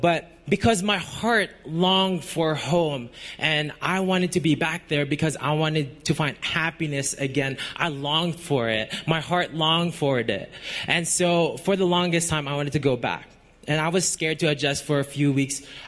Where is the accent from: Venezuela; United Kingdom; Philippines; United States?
Philippines; now in Canada; I am not from Canada. So I am from the Philippines.